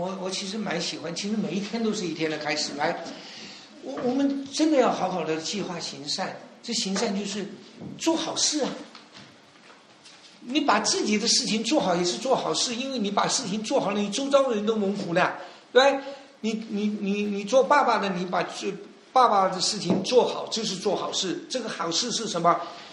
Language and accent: Chinese; China; 我们中国人也好不到哪里去来